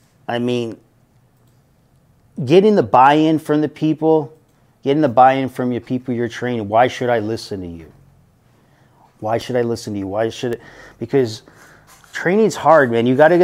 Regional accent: Chicago, Illinois, United States; Yeah, I grew up in Chicago during those times. What an amazing time to see basketball.

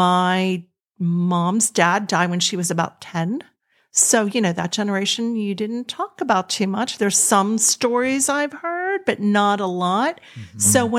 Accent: Forest Hills, Pennsylvania, United States; Forest Hills.

